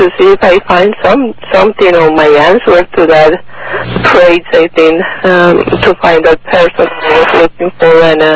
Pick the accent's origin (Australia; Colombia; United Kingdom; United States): Colombia; English is a second language; I'm from Colombia.